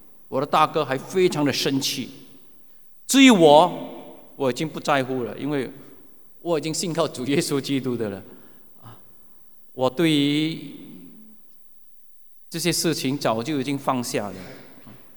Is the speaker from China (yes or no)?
no; Singapore; 那个时候就是我们新加坡人所谓的假轰啊。